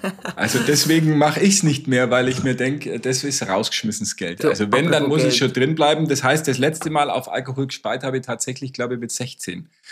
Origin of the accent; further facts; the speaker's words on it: Nuremberg, Bavaria, Germany; meiner Heimatstadt Nürnberg